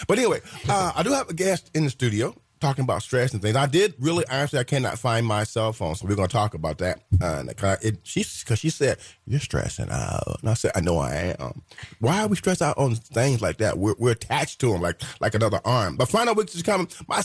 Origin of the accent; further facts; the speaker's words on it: Terre Haute, Indiana, United States; because my hometown, Terre Haute, if they had this program when I was at Wiley High School or Gersmar High School or Terre Haute Laboratory High School or even North Vigo High School during the years I was there